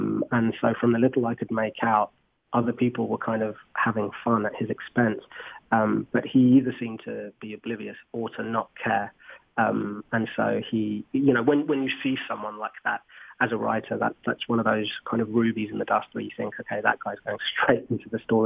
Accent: Madrid, Community of Madrid, Spain; And so as a child, growing up in Madrid, there was this TV show

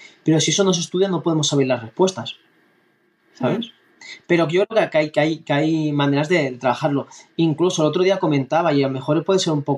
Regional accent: Catalonia, Spain; una encuesta en mi pueblo natal, que es un pueblo del Baix Llobregat

